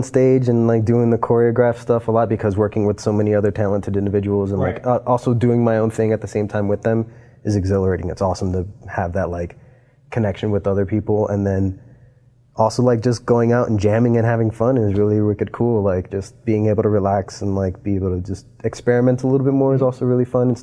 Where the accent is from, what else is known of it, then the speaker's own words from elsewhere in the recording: Miami, Florida, United States; Oh, no, I'm originally from Miami.